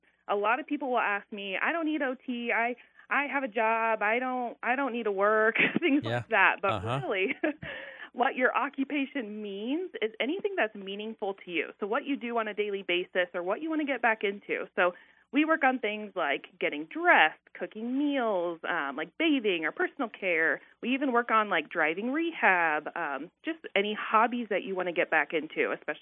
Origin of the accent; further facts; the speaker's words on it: Shenandoah, Iowa, United States; I actually graduated from Shenandoah, Iowa. So from this area, I went to Omaha at College of St. Mary